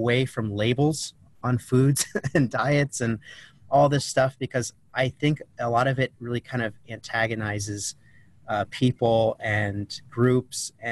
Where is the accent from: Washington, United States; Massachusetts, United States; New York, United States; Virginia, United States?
Washington, United States; also born or lived in California / Las Vegas; now in Phoenix, United States; So I'm originally from a small town north of Seattle, Washington. I lived all along the West Coast, pretty much California. I lived in Las Vegas for a while, but I am currently in Phoenix, Arizona.